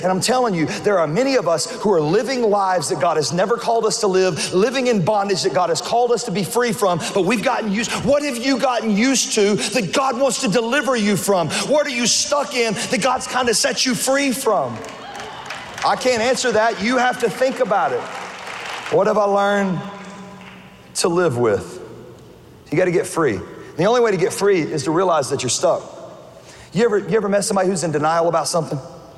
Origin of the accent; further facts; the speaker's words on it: West Monroe, Louisiana, United States; But I'm originally from West Monroe, Louisiana. That's right. West Monroe. West Funroe is what we call it. And it is quite possibly the stinkiest town you've ever been in.